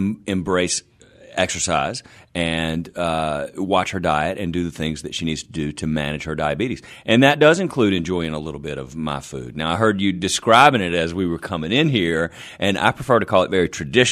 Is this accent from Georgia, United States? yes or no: yes; Albany, Georgia, United States; I'm born and raised in Albany, Georgia.